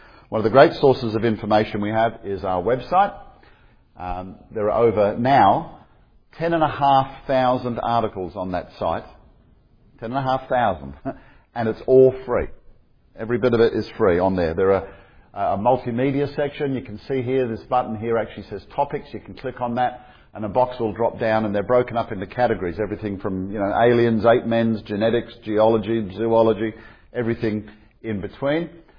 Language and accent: English; Australia; I've got a deep southern accent because I'm from Australia.